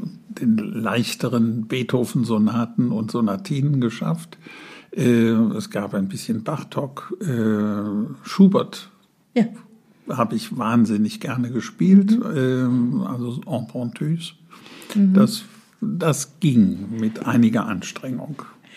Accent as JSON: {"language": "German", "town": "Hachenburg", "region": "Rhineland-Palatinate", "country": "Germany", "said": "ich komme aus Hachenburg."}